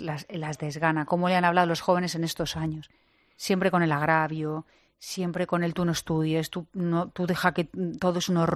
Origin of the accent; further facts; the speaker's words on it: Community of Madrid, Spain; como madrileña y como presidenta de la comunidad